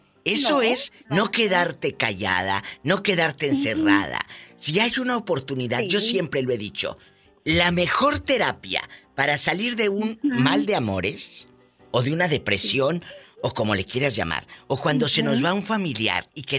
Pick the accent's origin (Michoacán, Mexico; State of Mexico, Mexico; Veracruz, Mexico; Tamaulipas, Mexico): Tamaulipas, Mexico; Es que estaba hablando con un chico de mi tierra, de Tamaulipas